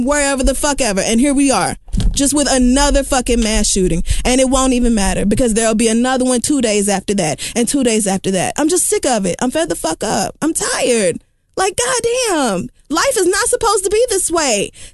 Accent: Oklahoma, United States; I am from Oklahoma. It does not get countryer than me. I understand the love of guns. I grew up with guns in the house. I grew up knowing how to shoot.

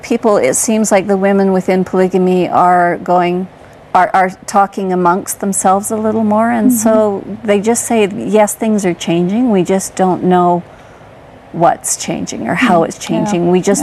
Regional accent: Canada; because Canadians, by the way, study American history as well as Canadian history. So we know a fair amount

